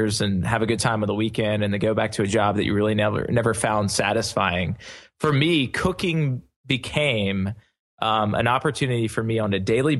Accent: the South, United States; being born and raised in the South, we certainly love to fry our chicken or fry a crawfish tail or two.

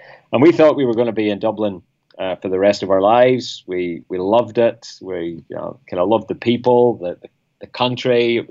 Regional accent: Belfast, Northern Ireland, United Kingdom; I grew up in just outside Belfast in Northern Ireland in a Christian family

